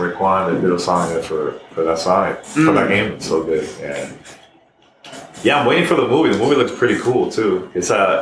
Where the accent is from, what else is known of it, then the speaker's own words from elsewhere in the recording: New York, United States; also born or lived in Miami; I used to live, born and raised in New York, also lived in Miami.